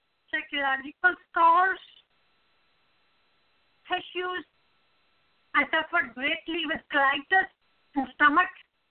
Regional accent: Pakistan; now in United Kingdom; I was trafficked from Pakistan, of course, and to England and Northern Ireland.

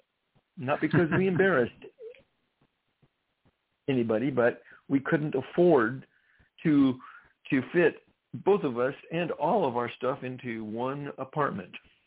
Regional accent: Eugene, Oregon, United States; born there; In Oregon, in Eugene, Oregon.

